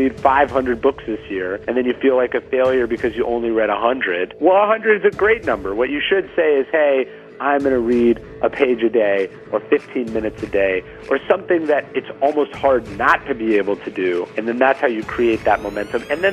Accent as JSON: {"language": "English", "town": "Sacramento", "region": "California", "country": "United States", "tie": "born or raised there", "said": "because I grew up in Sacramento, and one, there's not that much to do there, and two, I was a diehard Kings fan"}